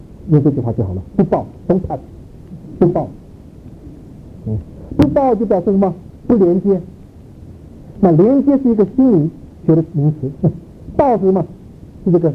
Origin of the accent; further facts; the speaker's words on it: Chicago, Illinois, United States; 我是芝加哥来的